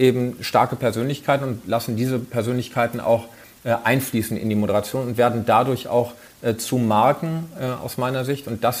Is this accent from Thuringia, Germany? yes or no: no; Iserlohn, North Rhine-Westphalia, Germany; die Lokalzeitung meiner Heimatstadt Iserlohn